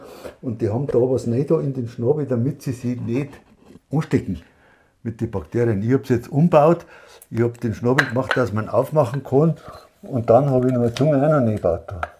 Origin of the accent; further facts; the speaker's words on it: Altstadt, Bavaria, Germany; Ach, ich lebe schon mein ganzes Leben lang in Altstadt. Ich bin sogar in Altstadt geboren. Und ich möchte gar nicht irgendwo anders sein.